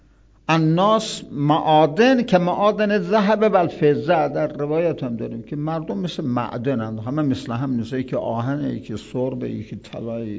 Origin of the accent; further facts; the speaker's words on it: Birjand, South Khorasan, Iran; برحال شما اهل کجا هستید؟ گفتم اهل بیرجن.